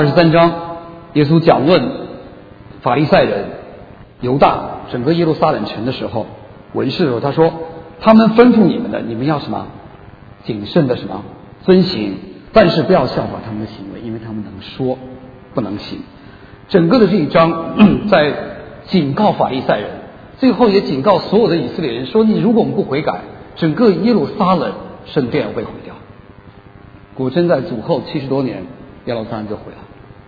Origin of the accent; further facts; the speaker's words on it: China; 我们中国人是吗？不好意思嘛，对不对？